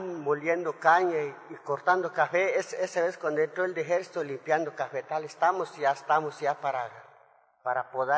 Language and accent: Spanish; Guatemala; como somos mismos guatemaltecos, ciudadanos